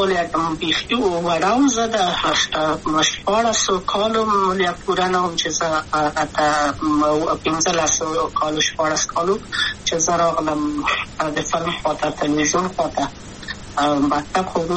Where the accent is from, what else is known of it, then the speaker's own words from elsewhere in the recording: Kabul, Afghanistan; also born or lived in Wardak; زه خو اصلا د وردګو ولایت یم، د پلار مې د وردګو ولایت ته خلیګنسس کې دلې د کابل په تخت پل سیمه کې یم، او لویا شویم کابل کې هم مکتب می دولسمه په کابل ښار خیرخانه مین اهلی سی مریم کې